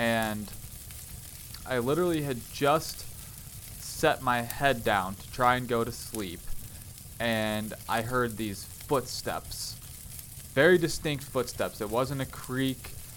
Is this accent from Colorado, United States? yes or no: yes; Evergreen, Colorado, United States; grew up in a haunted house myself. There was just something kind of off about the place I lived. I'm from Evergreen, Colorado, a small mountain town, and I kind of lived in the woods a little bit.